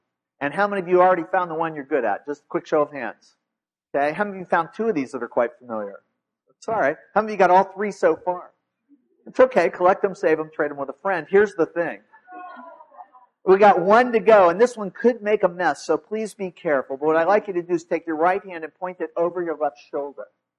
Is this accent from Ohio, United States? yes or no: yes; Ohio, United States; First of all, we're in Ohio, I grew up in Ohio, I know that there's a lot of nice people in Ohio.